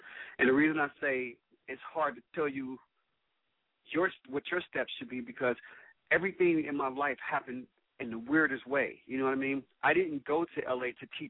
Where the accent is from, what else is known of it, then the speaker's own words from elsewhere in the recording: Cincinnati, Ohio, United States; now in Los Angeles, United States; And I'm from Cincinnati.